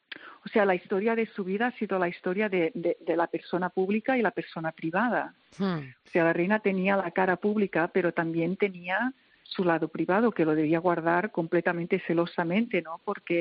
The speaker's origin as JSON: {"language": "Spanish", "country": "Spain", "said": "me sorprendió recibir el encargo precisamente porque soy española."}